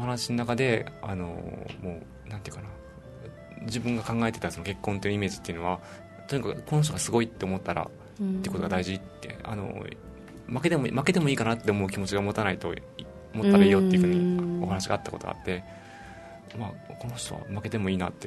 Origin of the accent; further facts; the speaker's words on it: Fukui, Japan; also born or lived in Osaka; 大阪に少し2年ぐらい学生で行って、うん、まあ、その後就職で帰ってきて